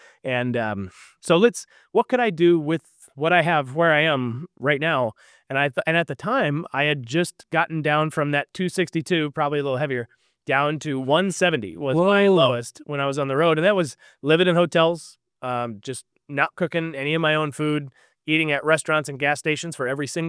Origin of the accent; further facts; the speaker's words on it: Vernon Hills, Illinois, United States; Out in Vernon Hills, my hometown.